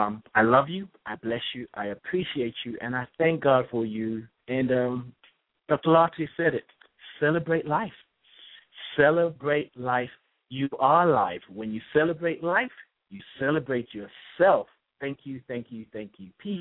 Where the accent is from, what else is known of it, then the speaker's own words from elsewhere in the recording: England, United Kingdom; born there; I was born in England. I'm still a Nigerian. I tell people I'm a Nigerian, but I was born in England.